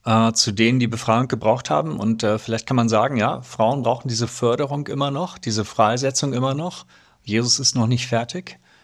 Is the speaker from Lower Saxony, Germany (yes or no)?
no; Hamburg, Germany; aus Hamburg